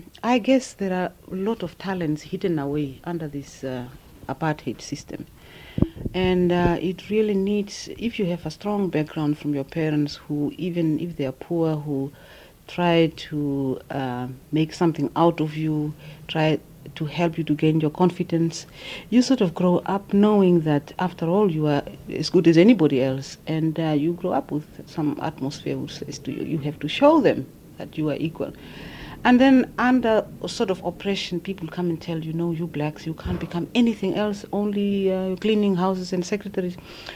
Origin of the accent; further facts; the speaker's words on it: Otjiwarongo, Otjozondjupa, Namibia; And when I was 12, my mother came and picked me up. And I grew up in Ochwarongo. That's where I went to school.